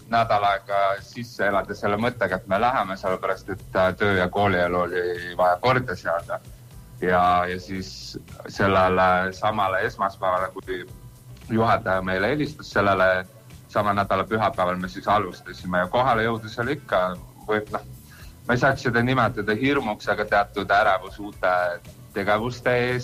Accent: Rapla County, Estonia; kuna mina olen Raplamalt pärit ja minul oli selline soov kodukohta ikkagi appi minna

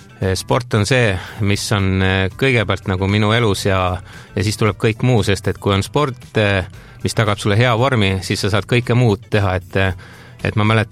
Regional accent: Rapla, Rapla County, Estonia; kõike, mis minu kodukandis ja minu nagu tõelises kodus Raplas toimub

